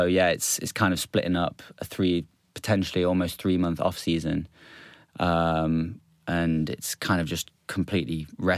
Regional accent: East Midlands, United Kingdom; born there; I was born around Nottinghamshire area.

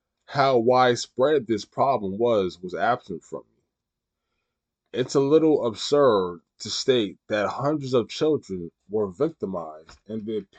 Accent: New York City, New York, United States; In my hometown, New York City, colorectal cancer is the second leading cause of cancer death.

